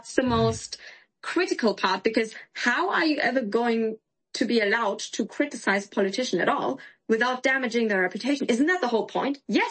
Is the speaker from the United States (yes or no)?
no; Germany; That's how common it is in Germany, and especially in my hometown, unfortunately.